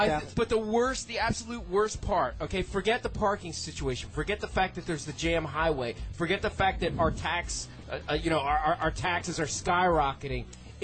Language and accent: English; Philadelphia, Pennsylvania, United States; I'm from South Philly. Everyone else loves them.